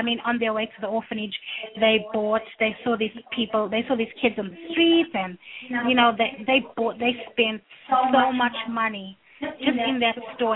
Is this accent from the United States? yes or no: no; South Africa; moved away as an adult; I am from South Africa, born and raised, lived there until my early 20s. Yes, I am older than 20.